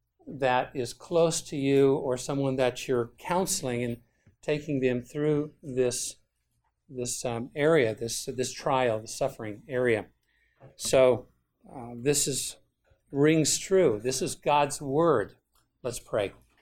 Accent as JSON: {"language": "English", "region": "Arizona", "country": "United States", "said": "We are from Arizona."}